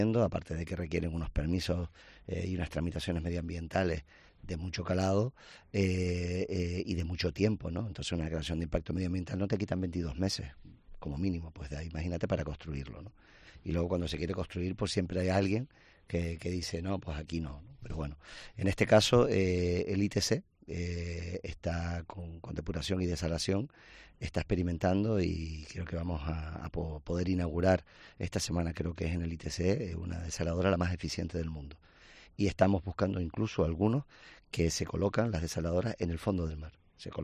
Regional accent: Canary Islands, Spain

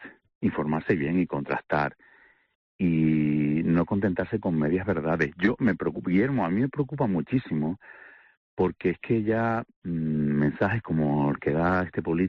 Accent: La Palma, Canary Islands, Spain; estoy en lo alto de mi pueblo. Yo no sabes, soy de La Palma, estoy sí. En lo alto de mi pueblo

